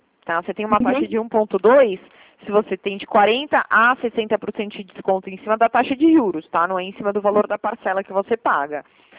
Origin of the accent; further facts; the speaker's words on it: São Paulo, Brazil; Eu sou de São Paulo